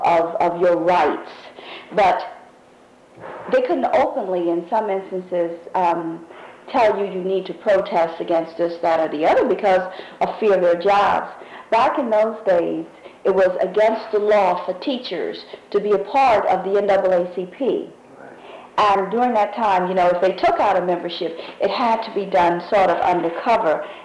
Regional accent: Savannah, Georgia, United States; born there; I was born here in Savannah, Chatham County, on September 18th, 1944, so you can see I'm quite old. I was born on what they call the west side of town, in what is known as a section called Currytown.

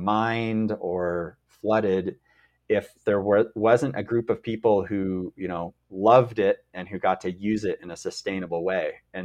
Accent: Mill Valley, California, United States; I felt really lucky to grow up in Mill Valley.

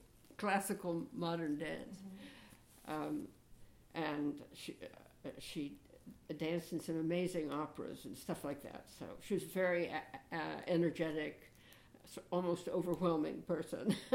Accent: Boston, Massachusetts, United States; born there; I was born in the Massachusetts General Hospital in Boston, where my father was on the staff and chief of the diabetes clinic.

